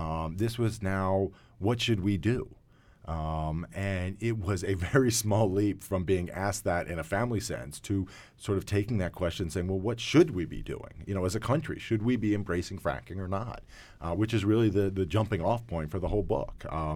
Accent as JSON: {"language": "English", "town": "Philadelphia", "region": "Pennsylvania", "country": "United States", "tie": "born or raised there", "said": "I grew up in Philadelphia. I'm a city kid."}